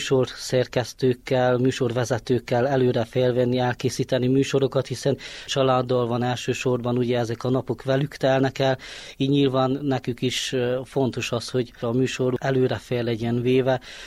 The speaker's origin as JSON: {"language": "Hungarian", "town": "Csíkmenaság", "region": "Harghita", "country": "Romania", "tie": "born or raised there", "said": "Vidéken nőttem fel, óvodás éveim ott voltak Csíkmenaságon"}